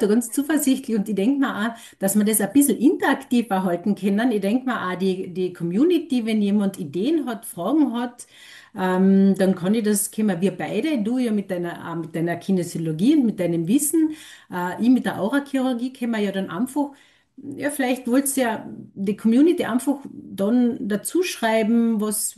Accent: Carinthia, Austria; accent: Carinthian; wir bleiben einfach in unserem Dialekt, wie wir sprechen und dass wir vielleicht einmal so eine lustige Podcast-Folge machen mit den Kärntner, ja, Dialekten

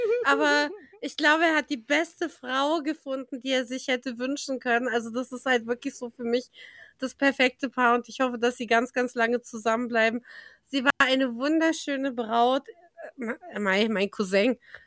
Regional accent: East Germany, Germany; ich bin halt doch eine Ostdeutsche.

